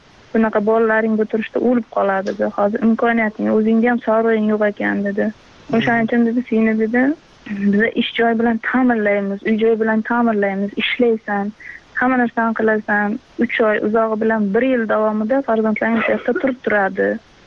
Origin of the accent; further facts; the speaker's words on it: Qamashi, Qashqadaryo Region, Uzbekistan; born there; Qashqadaryo viloyati Qamashi tumanida tug'ilganman.